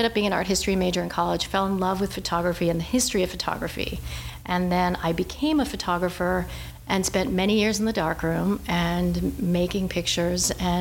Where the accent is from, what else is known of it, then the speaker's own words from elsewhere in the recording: Westerly, Rhode Island, United States; So Westerly, Rhode Island had we had the beloved Latin teacher.